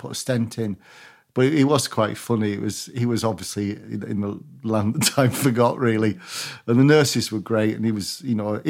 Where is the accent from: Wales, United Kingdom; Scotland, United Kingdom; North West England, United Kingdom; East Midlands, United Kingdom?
North West England, United Kingdom; Barrow-in-Furness